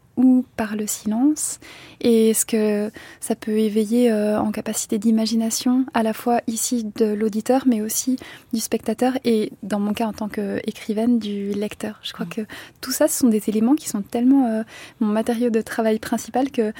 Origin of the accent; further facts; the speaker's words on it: South Korea; first language Korean; French is a second language; alors que le coréen est ma première langue maternelle, mais que j'ai petit à petit perdu